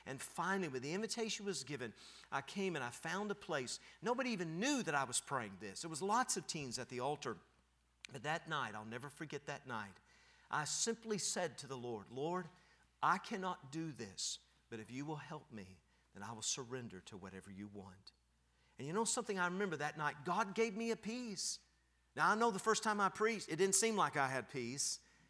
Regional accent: Knoxville, Tennessee, United States; I grew up in Knoxville, Tennessee. I loved my English teacher, but I didn't know how to speak really good English.

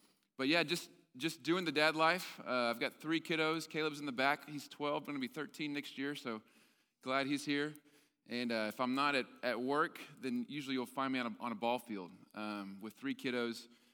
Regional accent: Fort Worth, Texas, United States; Like Robin said, I'm from Fort Worth, so didn't make it too far.

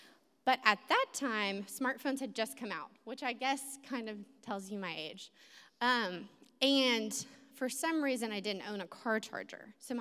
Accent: Atlanta, Georgia, United States; I'm from Atlanta area.

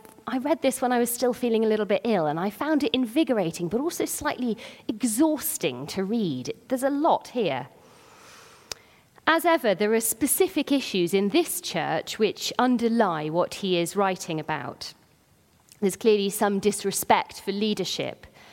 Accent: United Kingdom; As British people, I think possibly we do err away from the challenge, from naming the things.

